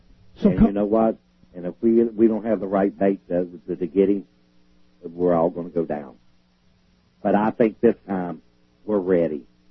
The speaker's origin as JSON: {"language": "English", "region": "Pennsylvania", "country": "United States", "tie": "born or raised there", "said": "I have to fight what's in my home state right now."}